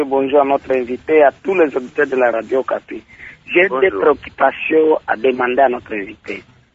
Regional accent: Maniema, DR Congo; ici chez nous au Maniema.

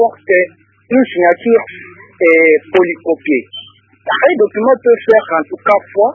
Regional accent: Kananga, Kasaï-Central, DR Congo; qu'on est en train d'élaborer ici chez nous à Kananga.

